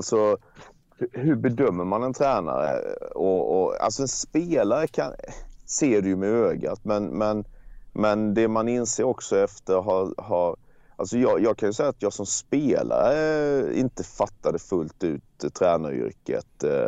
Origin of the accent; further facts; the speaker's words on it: Blekinge, Sweden; där jag är ju från Blekinge